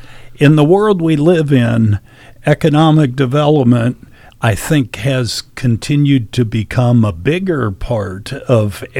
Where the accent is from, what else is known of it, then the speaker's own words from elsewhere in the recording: Nebraska, United States; I'm from Nebraska.